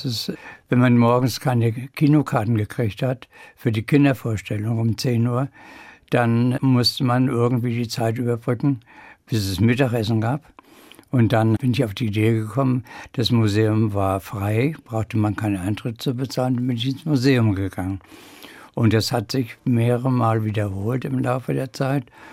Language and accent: German; Schwerin, Mecklenburg-Vorpommern, Germany; moved away as an adult; now in Wiesbaden, Germany; Schwerin ist meine Heimatstadt. Ich bin dort geboren und 20 Jahre aufgewachsen. Und Wiesbaden ist die Stadt, wo ich über 60 Jahre lebe inzwischen.